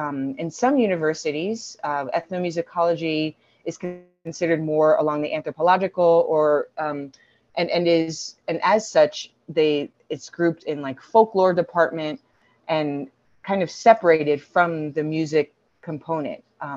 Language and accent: English; Miami, Florida, United States; I am from Miami, Florida, and became involved in music at a pretty young age